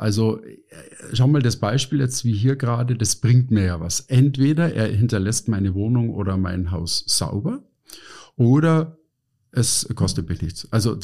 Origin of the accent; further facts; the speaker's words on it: Munich, Bavaria, Germany; ich komme aus München, südlich von München ist der Starnberger See